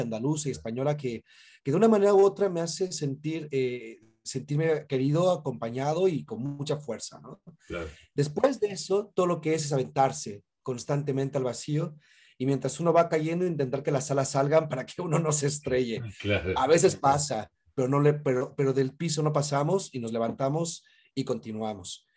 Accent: Mexico; en México, por lo menos en mi caso, siendo un chico de barrio

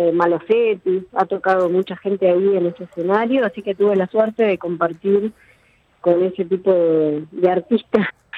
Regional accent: Buenos Aires, Argentina; Soy de Buenos Aires, nací acá, soy bien porteña.

